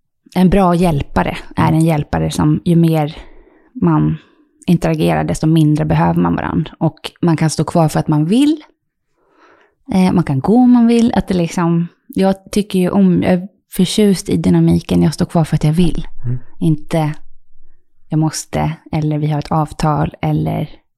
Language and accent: Swedish; Canary Islands, Spain; now in Sweden; Mamma från Finland och pappa är från, han födde Venezuela. Med, och jag är uppvuxen i Spanien också på Kanarieöarna.